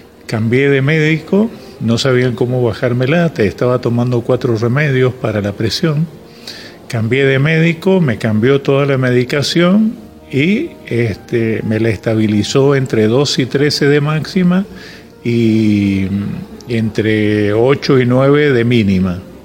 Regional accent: Mendoza, Argentina; soy mendocino.

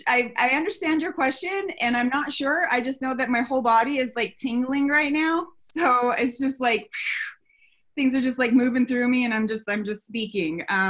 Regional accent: Elko, Nevada, United States; I was in Elko, my hometown, and my sister and I had gone out that night.

